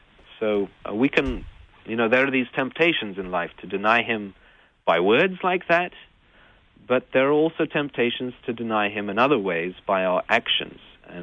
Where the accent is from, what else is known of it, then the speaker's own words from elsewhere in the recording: England, United Kingdom; now in Pittsburgh, United States; maybe you can tell I kind of grew up not in Pittsburgh, but in England. Maybe it's that my accent gives me away, like Peter's did.